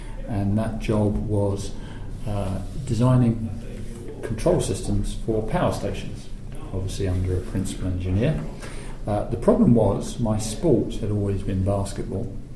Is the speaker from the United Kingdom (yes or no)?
yes; London, United Kingdom; also born or lived in Canada; I was born in Canada to English parents, moved from Canada back to southeast London at the age of two, went to school in southeast London, left school at 16